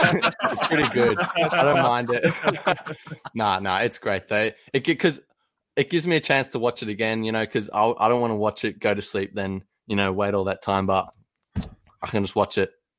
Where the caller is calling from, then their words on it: Melbourne, Victoria, Australia; Melbourne, Australia.